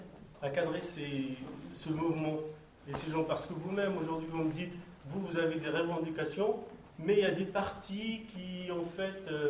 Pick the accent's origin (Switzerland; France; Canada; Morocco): Morocco; je me présente d'abord, donc je suis marocain